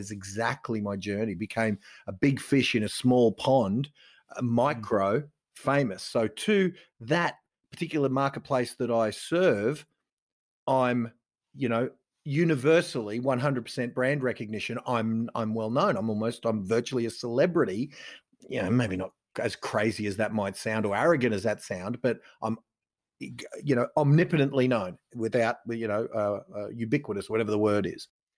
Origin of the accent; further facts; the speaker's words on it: Ipswich, Queensland, Australia; now in Brisbane, Australia; I'm now in Brisbane, but I grew up in Ipswich and out a few suburbs west.